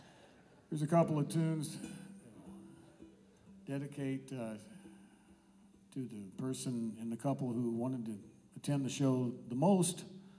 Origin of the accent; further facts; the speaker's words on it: Bowling Green, Kentucky, United States; I grew up in Bowling Green, Kentucky.